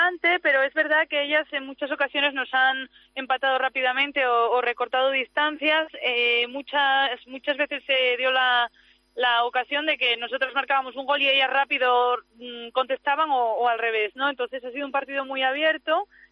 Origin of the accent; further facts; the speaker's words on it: Asturias, Spain; yo en particular siendo asturiana